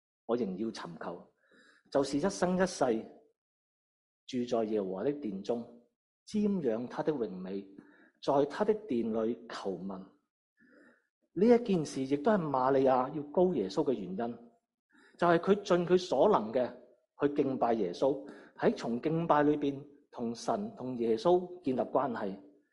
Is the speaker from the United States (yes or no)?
no; Guangdong, China; accent: Cantonese; 如果用我们广东话就是说做乜咁嘥啊